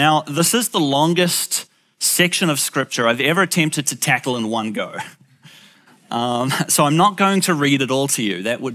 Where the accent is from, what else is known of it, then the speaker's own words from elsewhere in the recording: Cambridge, East of England, United Kingdom; I am from Cambridge, not far away, just down the road.